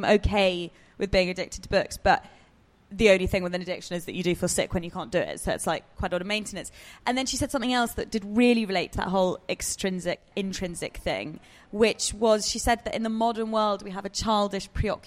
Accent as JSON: {"language": "English", "country": "Hong Kong", "tie": "born there", "said": "I was born in Hong Kong."}